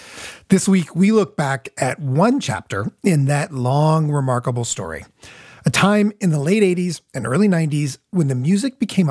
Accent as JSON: {"language": "English", "town": "Indianapolis", "region": "Indiana", "country": "United States", "tie": "born or raised there", "said": "I grew up in Indianapolis."}